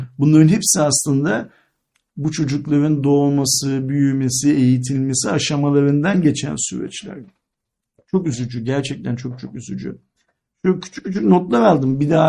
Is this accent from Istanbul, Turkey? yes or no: yes; Istanbul, Turkey; Ben şahsen bir İstanbullu olarak o ağaçların yerinde durmalarından çok mutluyum.